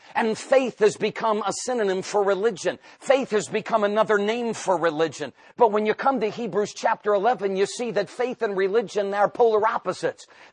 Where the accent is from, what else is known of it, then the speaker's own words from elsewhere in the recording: Northeast, United States; where I grew up in the Northeast, you know, you were Catholic, or if you weren't Catholic, you were Jewish, or if you weren't Jewish, you know, you were Protestant.